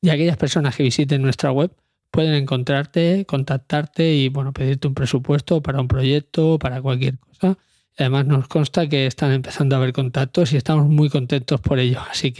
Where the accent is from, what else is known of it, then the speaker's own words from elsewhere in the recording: Barcelona, Catalonia, Spain; Se me ha puesto a mí, que soy de Barcelona, imaginaros.